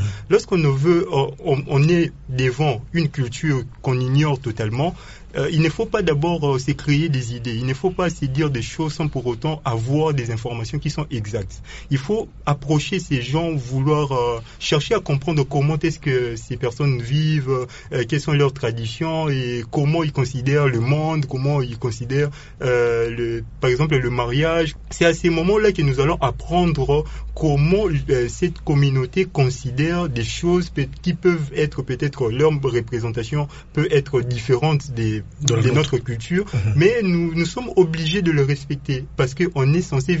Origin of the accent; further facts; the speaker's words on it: DR Congo; Alors que nous sommes Congolais, nous sommes appelés à cohabiter, à rester ensemble.